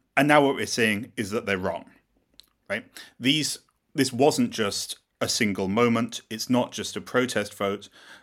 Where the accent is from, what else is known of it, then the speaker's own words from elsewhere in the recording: United Kingdom; as some of your listeners may have guessed from my accent, I'm British myself.